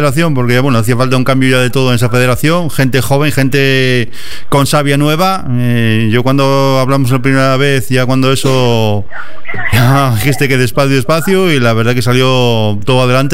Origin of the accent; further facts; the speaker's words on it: Galicia, Spain; Pues mira, oyes, bienvenido a mi tierra.